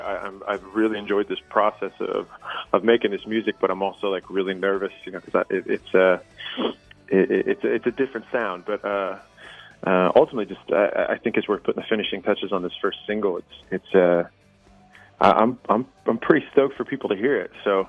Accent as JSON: {"language": "English", "town": "Kansas City", "country": "United States", "tie": "born or raised there", "said": "I grew up playing baseball in Kansas City, and I never hit a home run."}